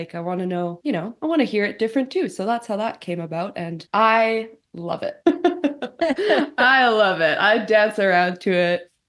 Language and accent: English; Nanton, Alberta, Canada; I'm from Nanton, Alberta originally. Shout out to that 2,000 people town.